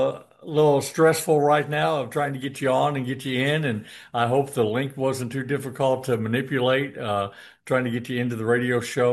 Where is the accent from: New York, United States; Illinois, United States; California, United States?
Illinois, United States; now in Houston, United States; I'm from Southern Illinois, born and raised